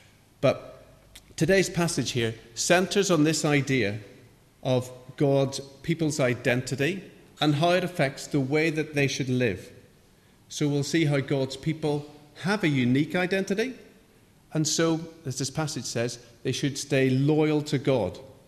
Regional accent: Northern Ireland, United Kingdom; I can only support Ireland, even though I'm British, because my identity is so tied up with having grown up in Northern Ireland.

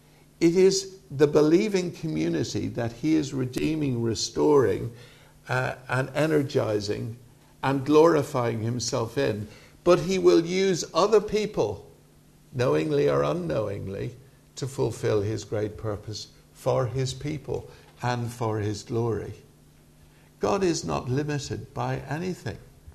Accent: Ireland; now in England; I'm Irish, you know, and I love living in England, and my family are all born here and everything. But I've got to go back and kiss the ground in Ireland once a year. Because it's home.

